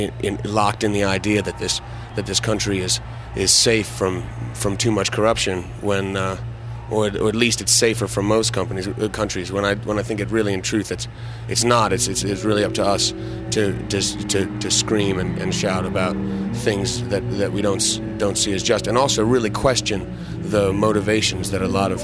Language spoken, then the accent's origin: English; New York, United States; Well, I was born over there, but I grew up in New York and went back there in 1980 and did high school there.